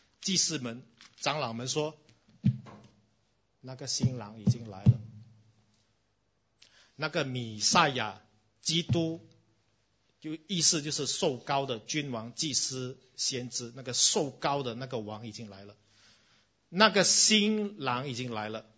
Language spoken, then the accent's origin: Chinese; Singapore; 你们新加坡人，我们新加坡人如果要摆一个婚宴要多久？